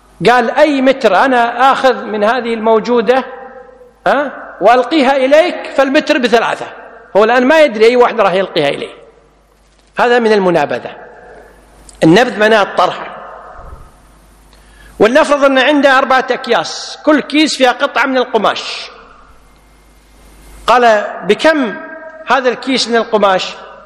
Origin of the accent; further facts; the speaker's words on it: Kuwait; سيارات تجمع على سيارات عندنا بالكويت تجمع